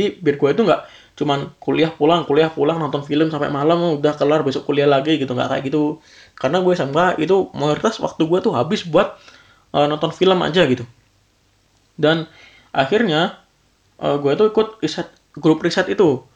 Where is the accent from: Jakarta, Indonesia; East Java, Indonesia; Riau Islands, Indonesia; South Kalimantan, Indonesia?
East Java, Indonesia; Malang; now in Bandung, Indonesia; Karena gue emang basicnya gue dari Malang, dari Jawa Timur gitu.